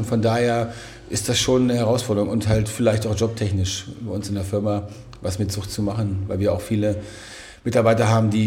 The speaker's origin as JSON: {"language": "German", "town": "Bad Gandersheim", "region": "Lower Saxony", "country": "Germany", "said": "Ich komme aus Bad Gandersheim, bin 52 Jahre alt, verheiratet, 2 Kinder."}